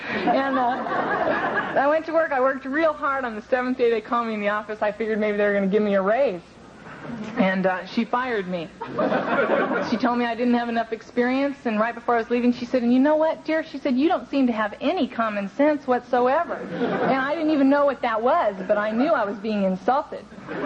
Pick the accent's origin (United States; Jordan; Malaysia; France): United States; Venice, California; born or raised there